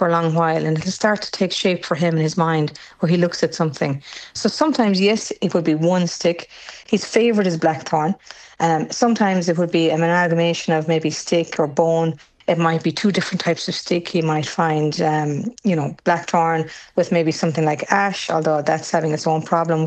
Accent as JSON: {"language": "English", "town": "Askeaton", "region": "Munster", "country": "Ireland", "said": "So I'm from Askeaton in County Limerick myself"}